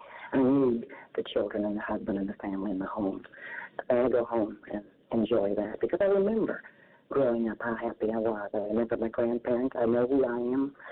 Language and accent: English; Chillicothe, Ohio, United States; born there; I was born in Chillicothe, as I said.